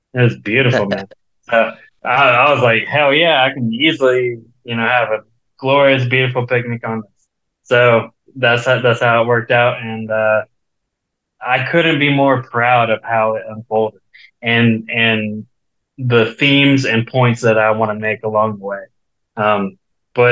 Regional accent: Virginia Beach, Virginia, United States; moved away as an adult; also born or lived in Wisconsin; I was born in Wisconsin, so all my extended family's out there, and I have ties out there as well. But Virginia Beach, moved there when I was one. It really shaped who I am. I didn't move out to California until I was in my mid-20s.

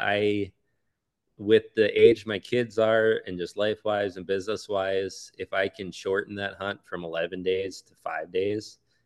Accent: Minnesota, United States; that was the one thing I would say about growing up in Minnesota is I still haven't lost the spark for Western big game.

